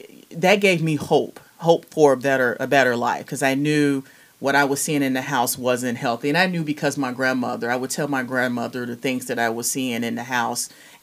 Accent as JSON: {"language": "English", "town": "Chicago", "region": "Illinois", "country": "United States", "said": "I am from the south side of Chicago."}